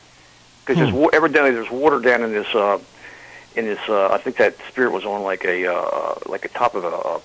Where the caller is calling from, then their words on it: Maryland, United States; I'm from Maryland.